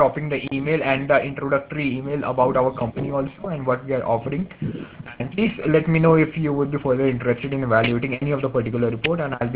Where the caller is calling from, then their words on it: India; Actually, I'm calling from India right now.